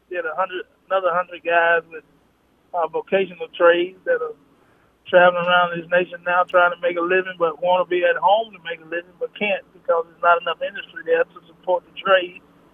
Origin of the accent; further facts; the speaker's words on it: Selma, Alabama, United States; Well, I'm 63 years old. I grew up in Selma, Alabama. As I've said before, graduated from Southside High School in 1981.